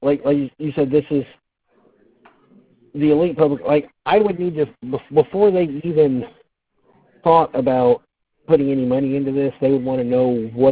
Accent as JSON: {"language": "English", "region": "Midwest", "country": "United States", "said": "a Midwesterner, so I'm stereotypical."}